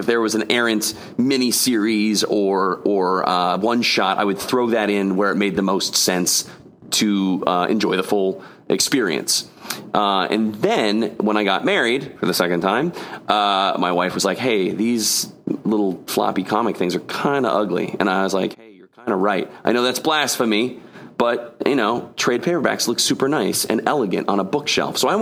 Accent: Brooklyn, New York, United States; And though … from Brooklyn, I didn't always live in Brooklyn. My dad was in the military, so moved around a lot.

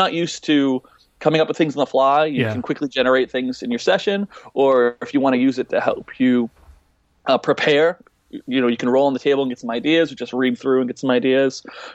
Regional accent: Boston, Massachusetts, United States; I am. Yep. Yeah. I am a Bostonian, sir.

